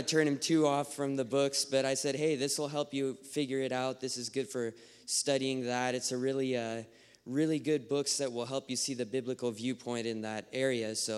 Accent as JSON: {"language": "English", "town": "Bakersfield", "region": "California", "country": "United States", "said": "Bakersfield, California."}